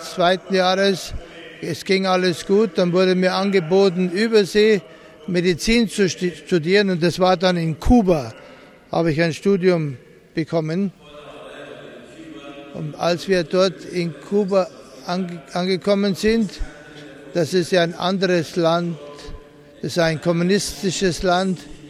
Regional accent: Durban, KwaZulu-Natal, South Africa; German is a second language; also born or lived in Eastern Cape; Komme eigentlich von der Ostkap, von Isana. Pisana. Aber eigentlich aufgewachsen bin ich dann in Durban.

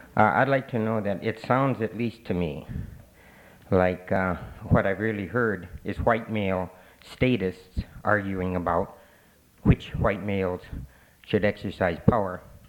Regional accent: Grand Rapids, Michigan, United States; and I'm from Grand Rapids.

